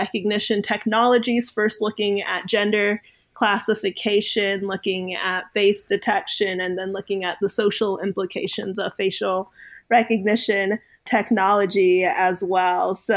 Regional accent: Oxford, Mississippi, United States; when people hear I grew up in Oxford, Mississippi, I'm not sure what mental image is created

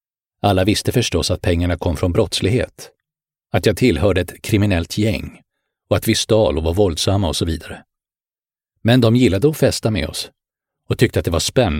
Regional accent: Bro, Stockholm County, Sweden; also born or lived in Helsinki, Finland; Jag föddes i Helsingfors. Min pappa var företagare och vi bodde på Brändö. Efter pappas död flyttade jag med min mamma och storebror till Stockholms förorten Bro på min 6-årsdag. Där började jag i skolan i en finskspråkig klass. Jag var invandrare

